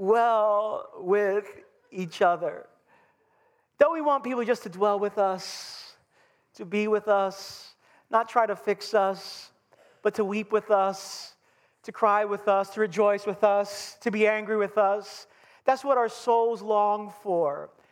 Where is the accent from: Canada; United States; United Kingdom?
United States; Brooklyn, New York; I'm from Brooklyn.